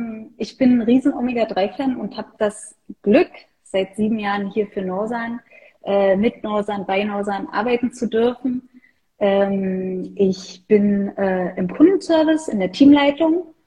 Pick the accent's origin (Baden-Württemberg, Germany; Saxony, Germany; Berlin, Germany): Berlin, Germany; Ansonsten bin ich Berlinerin. Ich bin in Berlin geboren, arbeite hier, wohne hier